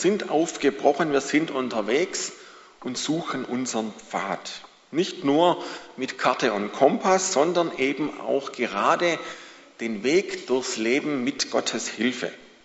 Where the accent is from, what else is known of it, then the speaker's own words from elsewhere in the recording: Baden-Württemberg, Germany; so irgendwie Großraum Stuttgart als Schwabe wäre ja nicht schlecht, da irgendwie bleiben zu können.